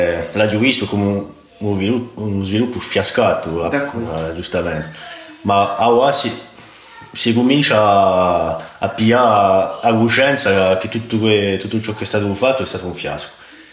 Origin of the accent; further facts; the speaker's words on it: Ajaccio, Corsica, France; E sono cresciuto in Ajaccio fino a Ubac.